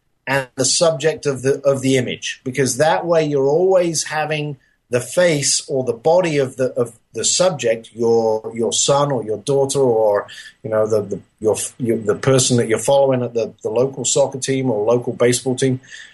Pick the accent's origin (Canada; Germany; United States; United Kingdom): United Kingdom; Well, you know, being British